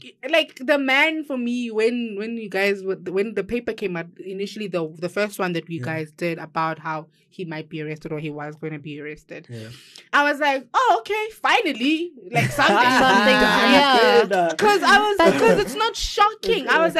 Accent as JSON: {"language": "English", "town": "Soweto", "region": "Gauteng", "country": "South Africa", "said": "When I'm from Soweto, you can escape to where."}